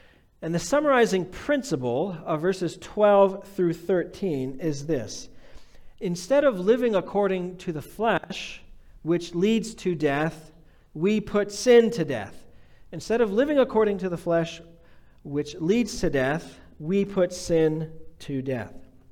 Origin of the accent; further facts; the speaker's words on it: United States; So we can have pride in being American, I think.